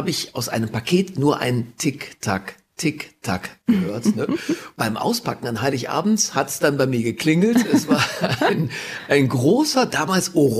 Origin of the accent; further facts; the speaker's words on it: Straelen, North Rhine-Westphalia, Germany; Ist der Weihnachtsmarkt in meiner Heimatstadt Strahlen.